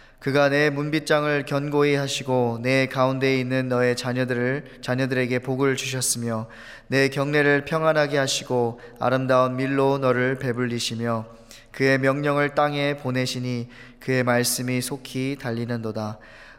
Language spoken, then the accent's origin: Korean; New York, United States; 저는 초등학교 때 미국으로 부모님과 이민을 와서 쭉 뉴욕에서 자라면서 초중고를 졸업하고 또 대학교도 직장도 신학교도 모두 동부에서 다니며 살아왔습니다.